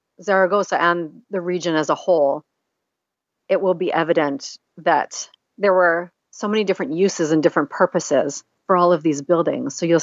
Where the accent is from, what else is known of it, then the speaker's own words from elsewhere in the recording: Vancouver, British Columbia, Canada; I come from Vancouver, so we have, it's been raining here since September constantly.